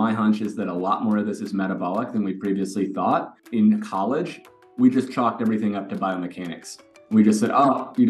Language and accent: English; Virginia, United States; I'm from Virginia. I was a good high school runner there and then moved on to Stanford.